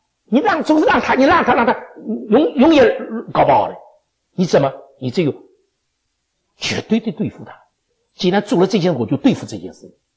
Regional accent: Shanghai, China; 就我们上海人说在豆腐里面去找骨头啊

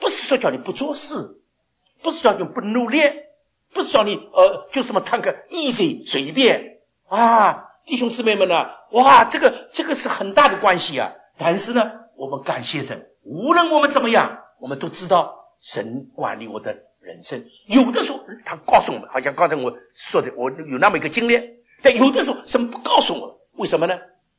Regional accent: Shanghai, China; 我们上海人不讲的

